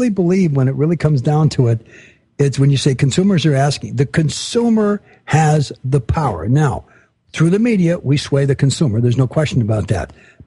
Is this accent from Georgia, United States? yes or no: no; Los Angeles, California, United States; I was brought up in Los Angeles.